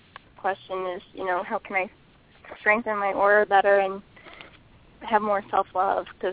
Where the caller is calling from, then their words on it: New Jersey, United States; New Jersey.